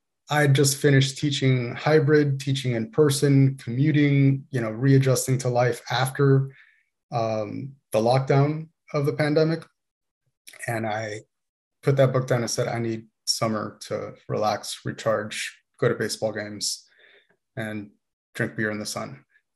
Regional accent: Miami, Florida, United States; now in San Francisco, United States; I, you know, went from my hometown in Miami out to Boston. Was able to live in New York for just kind of like a gap year.

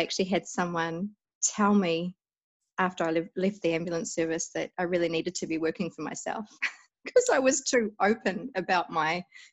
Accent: Auckland, New Zealand; now in Queenstown, New Zealand; I am. I'm a Westie. So I grew up in Auckland, or Tamaki Makaurau in Māori. Uh-huh. Yes, born and bred up there, out in the sticks in a little place near the beach.

